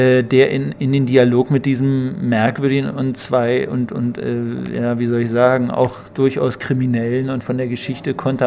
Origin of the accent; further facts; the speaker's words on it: Berlin, Germany; Also das ist wirklich dieser Berliner, als Berliner dieser Badewanneneffekt.